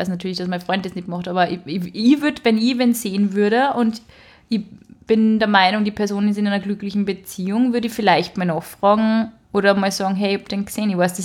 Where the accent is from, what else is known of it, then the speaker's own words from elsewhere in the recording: Braunau am Inn, Upper Austria, Austria; Oh, meine Heimatstadt.